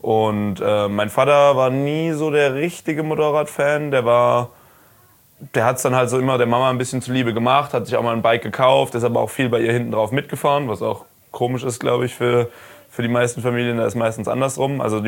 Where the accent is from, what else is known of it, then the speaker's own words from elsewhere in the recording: Karlsruhe, Baden-Württemberg, Germany; ich komme aus Karlsruhe